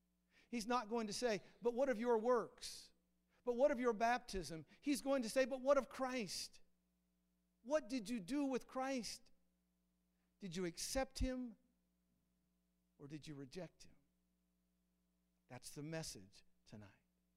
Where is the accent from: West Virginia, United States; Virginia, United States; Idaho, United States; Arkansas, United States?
Idaho, United States; I grew up out in Idaho.